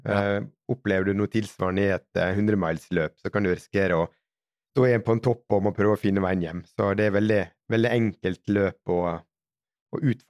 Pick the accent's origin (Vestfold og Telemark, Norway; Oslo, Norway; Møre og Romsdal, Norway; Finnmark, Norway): Møre og Romsdal, Norway; men som sunnmøring så skal jeg ha mest mulig for pengene